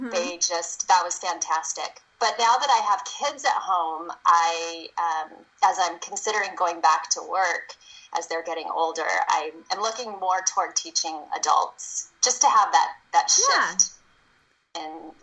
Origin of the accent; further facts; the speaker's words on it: El Centro, California, United States; I grew up in El Centro, which is in the Imperial Valley here in California. It's a little farm town. I am one of three children. I'm the middle child.